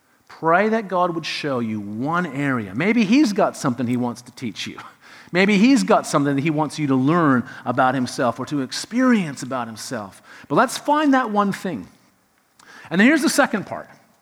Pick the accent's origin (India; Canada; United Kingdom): Canada; I'm from Canada.